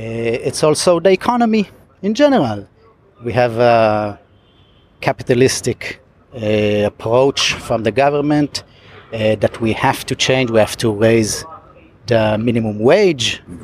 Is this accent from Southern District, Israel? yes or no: yes; Kibbutz Be'eri, Southern District, Israel; now in Tel Aviv, Israel; I live in Tel Aviv, in the neighborhood of Florentine, where we are sitting right now. Originally, I'm from Kibbutz Be'eri, in the Gaza envelope, as we call it.